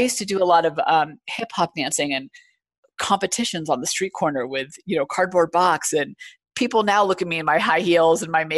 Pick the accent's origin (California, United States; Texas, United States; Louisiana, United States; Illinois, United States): California, United States; Bay Area; I grew up in the Bay Area in California.